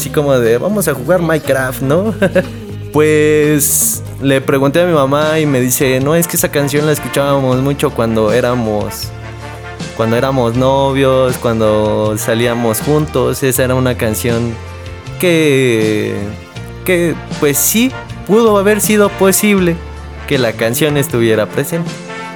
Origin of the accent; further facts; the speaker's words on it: Mexico City, Mexico; Teníamos dos departamentos ahí en Oceanía. Allá crecimos, en el Pensador Mexicano.